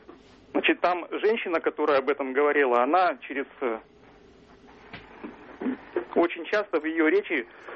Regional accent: Perm, Perm Krai, Russia; я из Перми.

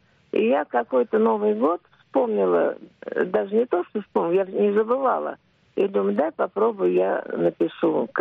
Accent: Moscow, Russia; Я просто сказала, что я из Москвы.

